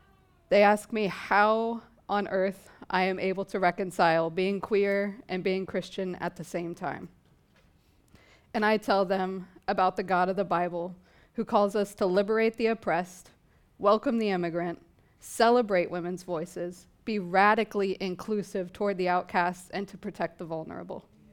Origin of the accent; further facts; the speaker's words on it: Oklahoma, United States; I was born and raised in Oklahoma. I was homeschooled, and I lived in a town with a population of only 1,000.